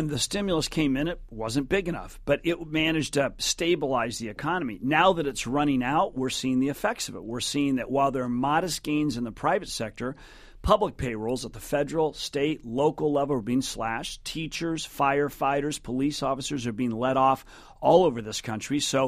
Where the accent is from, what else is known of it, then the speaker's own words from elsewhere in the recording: Sacramento, California, United States; In my home state, you know, in Sacramento, my home city, almost 50% of the homes are underwater.